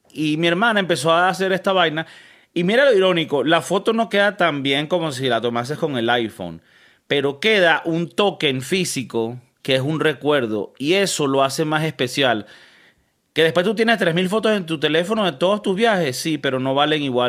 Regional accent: Venezuela; en la casa donde yo me crié en Venezuela

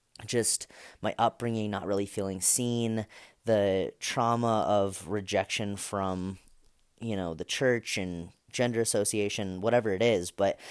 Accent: United States; people in poverty stricken countries are in need of us to come save them because we're from America and we can save them and we can teach them about God.

